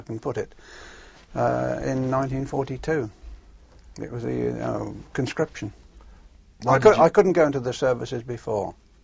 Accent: Coventry, West Midlands, United Kingdom; now in Birmingham, United Kingdom; My home is Coventry, and I went to Birmingham before the war in 1939.

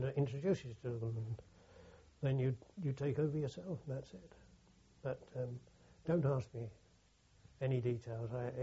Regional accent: London, United Kingdom; I was from London

